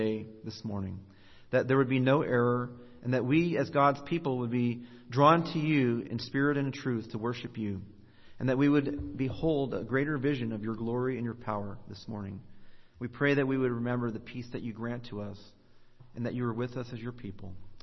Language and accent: English; California, United States; It's very far from our family. We're from Southern California, and all of our family live there.